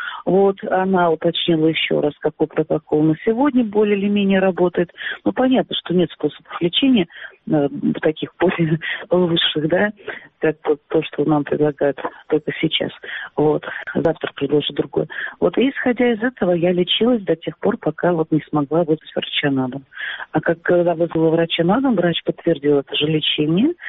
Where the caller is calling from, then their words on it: Simferopol, Crimea, Ukraine; Я звоню из Симферополя, я гражданка Украины, которая не получала паспорт.